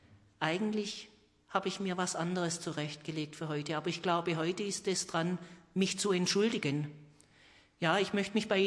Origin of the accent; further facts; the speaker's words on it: Grüntal-Frutenhof, Baden-Württemberg, Germany; meine Heimat, Grüntal-Fruttenhof, bin verheiratet, wir haben 3 Kinder im Erwachsenenalter